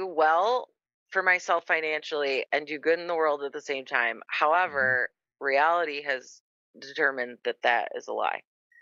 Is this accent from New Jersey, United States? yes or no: no; Flint, Michigan, United States; to a blue collar kid growing up in Flint, Michigan, jobs out there in the world that existed to me were things like teaching, being a nurse